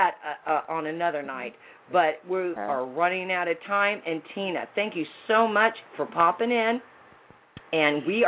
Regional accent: Atlantic, Iowa, United States; I was raised in Atlantic, Iowa.

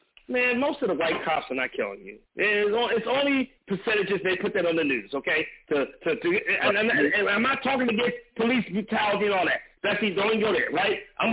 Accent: Los Angeles, California, United States; has been murdered back in my hometown of Los Angeles

